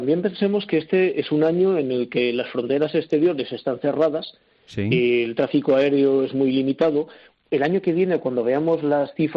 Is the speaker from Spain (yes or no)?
yes; Balearic Islands, Spain; y lo que más sufre ahora Canarias, igual que mi tierra, las Baleares, es esa falta de turistas.